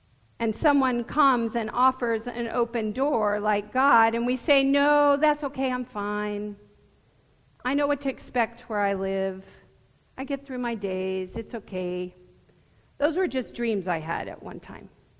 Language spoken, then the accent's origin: English; Berkeley, California, United States; I was raised a certain way, therefore I'm going to behave a certain way. I'm from Berkeley.